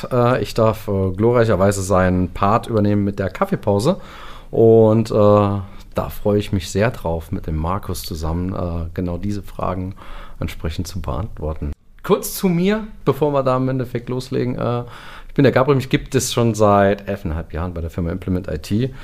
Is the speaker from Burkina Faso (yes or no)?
no; Portugal; Als Portugiese macht man das.